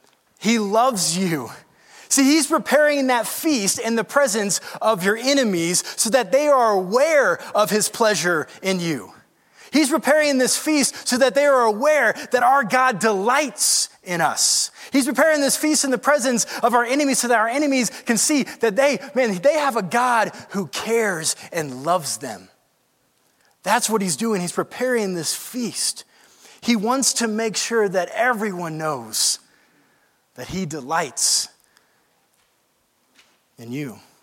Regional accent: Georgia, United States; I come from Georgia, go Dogs. And one of the things that I loved about being in the South was a good old-fashioned church potluck.

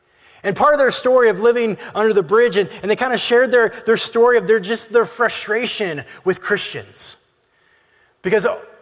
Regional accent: Atlanta, Georgia, United States; When I was growing up, my family would go to the inner city, Atlanta. I grew up in Atlanta

